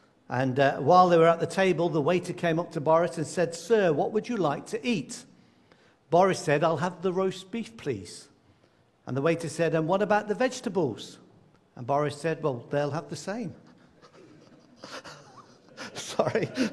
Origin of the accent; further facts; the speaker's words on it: Coventry, West Midlands, United Kingdom; where I come from, because I grew up in the Midlands, the city of Coventry.